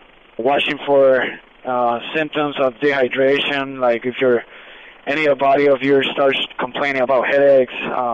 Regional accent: Florida, United States; I came from Florida.

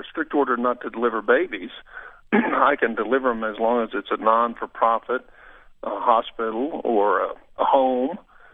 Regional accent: Muskogee, Oklahoma, United States; In my hometown, there's only one place you can deliver a baby. There is no choice. Anybody that's going to deliver a baby there is going to deliver it at the Muskogee Regional Medical Center, period.

